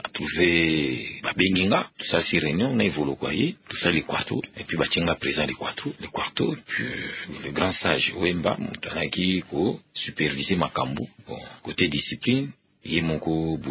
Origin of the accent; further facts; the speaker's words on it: Kinshasa, DR Congo; born there; Mais je suis né à Kinshasa le 13 mai 1953. J'ai 55 ans aujourd'hui.